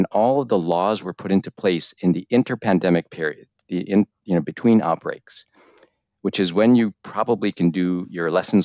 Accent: United States; now in South Korea; as an American looking and working in Korea, it was very interesting.

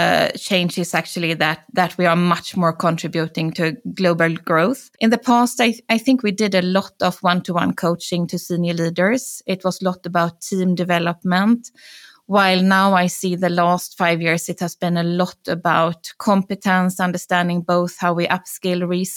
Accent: Gothenburg, Västra Götaland, Sweden; English is a second language; I grew up in Gothenburg here in Sweden.

